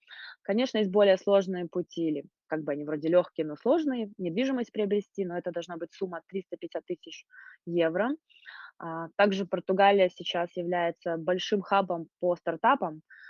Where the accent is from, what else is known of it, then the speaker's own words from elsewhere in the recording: Ukraine; moved away; А в Украине жила, потому что семья моя жила в Украине, в принципе, я и родилась в Украине, и жила в Украине всегда, но так как я чистокровная болгарка, я смогла сделать себе гражданство, и это позволило мне с легкостью переехать в Европу.